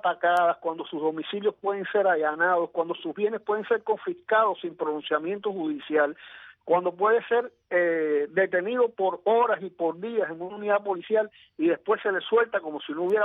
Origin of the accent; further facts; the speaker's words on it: Cuba; somos cubanos mal nacidos